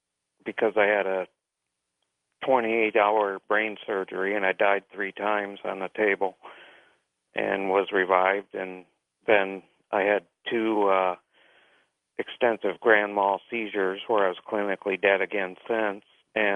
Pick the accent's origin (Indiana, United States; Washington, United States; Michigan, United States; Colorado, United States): Michigan, United States; I was actually born and raised in Charlevoix County, Michigan.